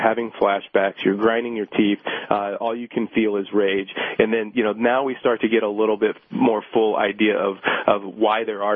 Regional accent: Houston, Texas, United States; Born and raised in Houston, Texas, and I went to school at Texas A&M University, and here we are.

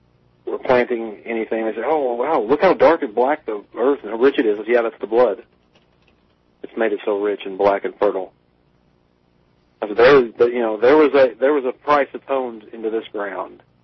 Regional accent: Corbin, Kentucky, United States; I grew up in Corbin, Kentucky, and, you know, the only claim to fame was Harlan Sanders.

